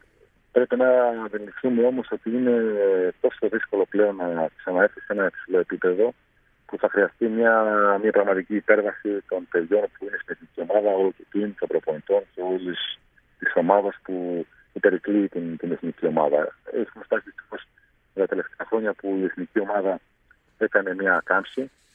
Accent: Katerini, Central Macedonia, Greece; also born or lived in Germany; Εγώ με τους γονείς μου γεννήθηκα στην Ελλάδα, στην Κατερίνη, και μωρό ακόμα μηνών πήγαμε τους δικούς μου στην Γερμανία. Οπότε μέχρι τα 9 μου χρόνια έκλεισα ως Έλληνα στη Γερμανία

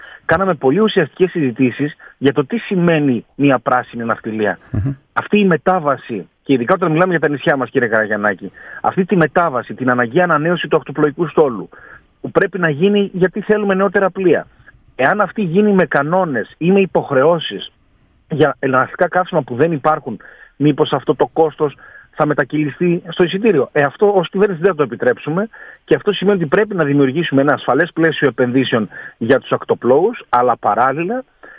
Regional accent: Greece; Να σας πω κάτι, ως Έλληνες είμαστε πάρα πολύ υπερήφανοι. Περήφανοι για αυτό που είμαστε

